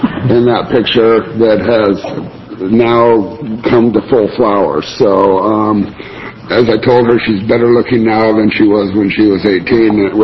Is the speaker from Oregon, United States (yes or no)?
yes; Roseburg, Oregon, United States; I'm from Roseburg, and I represent Southern Douglas County, parts of Jackson, Josephine, all of Curry, and Coos County up to Coos Bay.